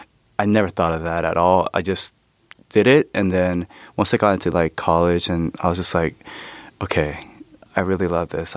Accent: Oakland, California, United States; also born or lived in Los Angeles; because I was born in Oakland, I grew up with, like, predominantly African-Americans. And I also grew up in L.A.

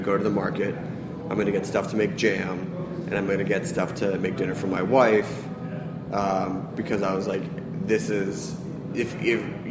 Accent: East Coast, United States; growing up in the East Coast

